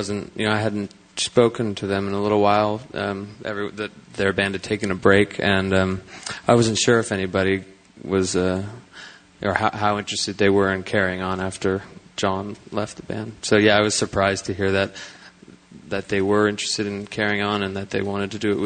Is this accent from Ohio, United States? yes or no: no; Northridge, California, United States; I came from, I was born in Santa Monica, but I grew up in Northridge in the Valley.